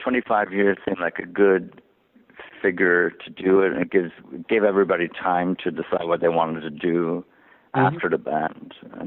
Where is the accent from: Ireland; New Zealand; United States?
Ireland; it's from me growing up in Ireland and following music.